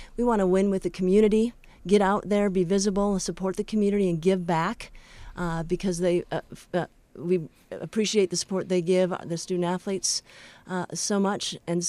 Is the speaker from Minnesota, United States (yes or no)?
yes; Minnesota, United States; I'm from Minnesota.